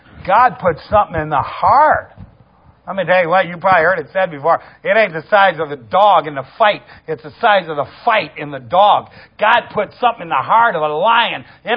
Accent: Toledo, Ohio, United States; when I was a kid, I grew up outside Toledo, Ohio. And when I was a kid, we went to the Toledo Zoo.

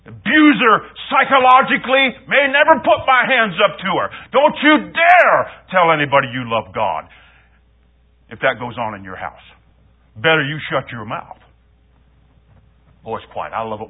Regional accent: Midwest, United States; I grew up in the Midwest, Plymouth Brethren, certain Mennonite groups, not so much the Amish.

